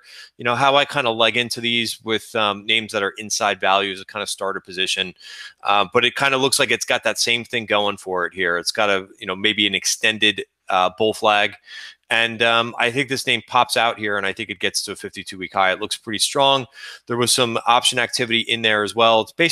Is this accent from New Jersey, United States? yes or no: yes; New Jersey, United States; By the way, I'm also from Jersey too